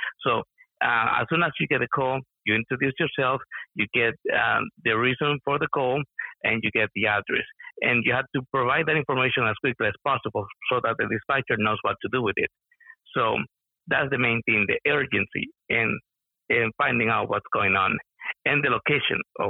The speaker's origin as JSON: {"language": "English", "country": "Dominican Republic", "tie": "born there", "first_language": "Spanish", "second_language": "English", "said": "My Spanish I was born in Dominican Republic, so I'm native Spanish speaker."}